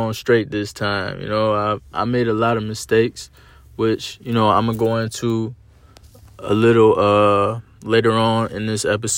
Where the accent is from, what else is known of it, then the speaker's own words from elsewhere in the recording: North Chicago, Illinois, United States; I come from the Chicagoland area, more specifically North Chicago, which is about an hour outside of Chicago.